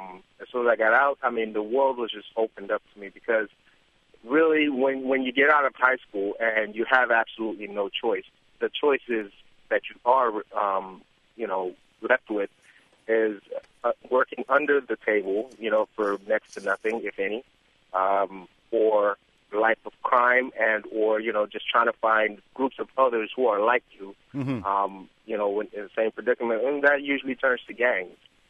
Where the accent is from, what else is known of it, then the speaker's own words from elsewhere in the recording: Bahamas; now in United States; I went through high school and pretty much all of grade school when I came from the Bahamas.